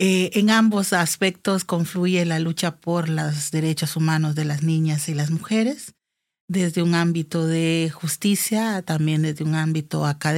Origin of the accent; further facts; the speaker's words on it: La Ceiba, Atlántida, Honduras; específicamente en La Ceiba, que es la ciudad de donde yo vengo.